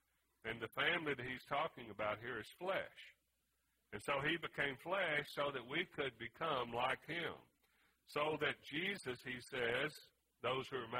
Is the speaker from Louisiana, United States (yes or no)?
yes; Louisiana, United States; growing up in Louisiana in the swamps and so forth